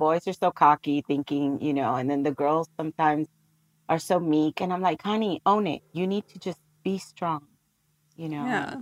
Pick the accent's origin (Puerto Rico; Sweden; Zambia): Puerto Rico; also born or lived in San Francisco, United States; I was born and raised in Puerto Rico.